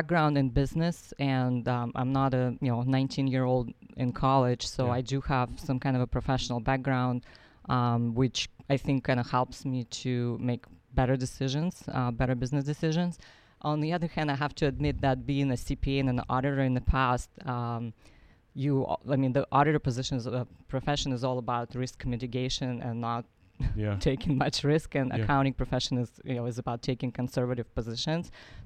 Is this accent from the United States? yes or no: no; Nizhnevartovsk, Khanty-Mansi Autonomous Okrug, Russia; I'm originally from Siberia, a small town in Siberia that no one can ever pronounce.